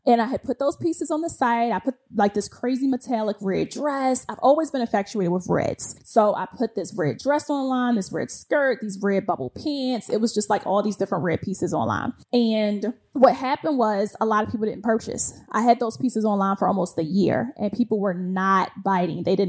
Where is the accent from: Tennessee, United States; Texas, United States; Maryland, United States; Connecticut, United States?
Maryland, United States; Baltimore; I'm from Baltimore, as a lot of you guys know.